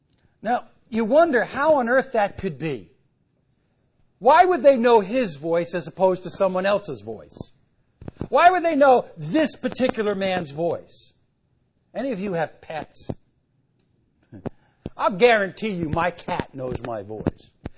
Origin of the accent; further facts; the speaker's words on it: New York, United States; I'm from New York, you know. I'm not used to being around cattle. And I'm not from upstate New York either.